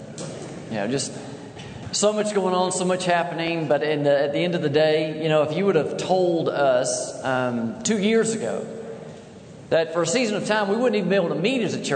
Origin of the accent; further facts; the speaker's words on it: Georgia, United States; also born or lived in Tallahassee, United States; Man, I'm just a southern boy from Georgia. I was born in Tallahassee, but Georgia's my home, and been at Eagles Landing for over 31 years.